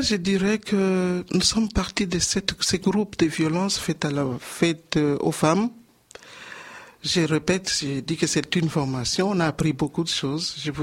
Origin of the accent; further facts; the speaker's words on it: DR Congo; Je viens d'abord du Congo, de la République démocratique du Congo, et dans mon pays, j'étais déjà lancée.